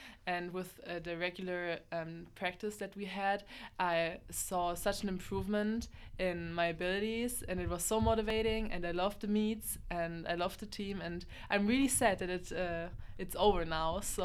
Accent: Bavaria, Germany; English is a second language; So I'm from Bavaria, a southern part of Germany, and I live in a smaller town. In my perspective, it's like 50,000 citizens, and it's near a bigger town called Munich.

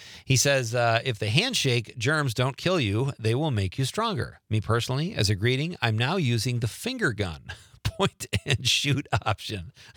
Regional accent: Wisconsin, United States; obviously they know I'm from Wisconsin.

